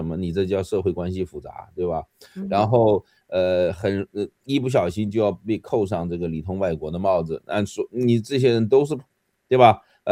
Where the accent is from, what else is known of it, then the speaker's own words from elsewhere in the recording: Guangdong, China; 这中共就是，我们广东人叫文本啊